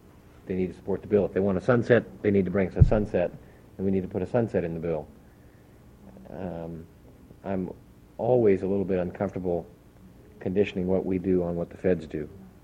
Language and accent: English; Arkansas, United States; I grew up in Arkansas. Which is still a sovereign state.